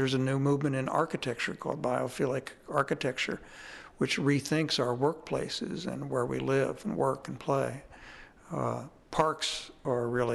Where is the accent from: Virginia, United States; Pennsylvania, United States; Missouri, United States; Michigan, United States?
Missouri, United States; Kansas City; I have a little personal history in the Ozark region because I grew up in Kansas City and my parents would come down to Bull Shoals and Table Rock